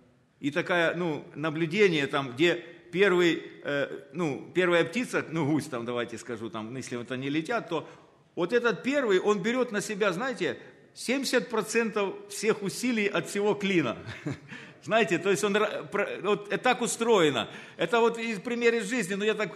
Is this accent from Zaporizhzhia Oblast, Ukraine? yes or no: yes; Zaporizhzhia, Zaporizhzhia Oblast, Ukraine; я из Запорожья, и имею жену, двоих детей, 7 внуков